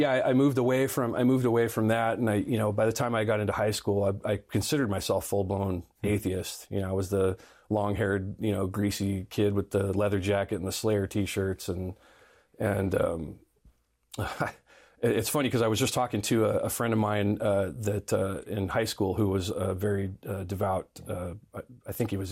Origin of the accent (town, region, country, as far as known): California, United States; born or raised there